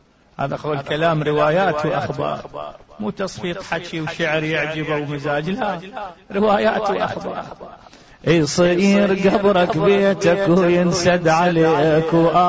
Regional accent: Iraq; نقراها بالبرلمان هناك عندنا بالعراق

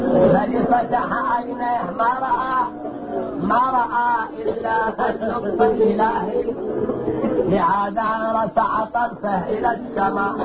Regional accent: Syria; أنا كسوري الحمد لله

